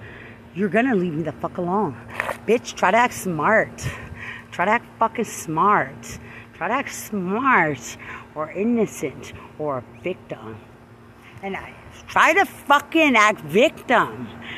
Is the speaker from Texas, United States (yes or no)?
yes; Lubbock, Texas, United States; I'm from Lubbock, Texas.